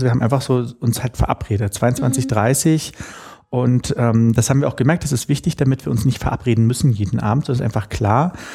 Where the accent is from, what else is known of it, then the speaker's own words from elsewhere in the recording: Berlin, Germany; Ich bin echter Berliner, ja. Nein. Ich bin hier, ich bin 3 Kilometer von hier geboren, ja. Und wir sind zu DDR-Zeiten, dann eben noch mit meiner Mutter, meinem Stiefvater, meinem Bruder, sind wir in die Hackischen Höfe gezogen, in eine 170 Quadratmeter Wohnung.